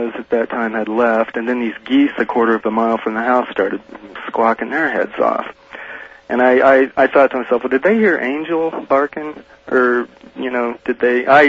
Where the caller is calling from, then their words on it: Denver, Colorado, United States; Well, I'm in Denver, Art. I can't listen that late on Sundays here.